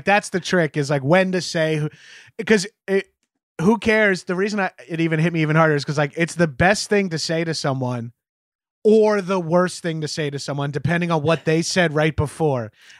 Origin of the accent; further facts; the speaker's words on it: New York, United States; There's a lot coming from a New Yorker. As a New Yorker, to say something positive about any other state is hard enough as is.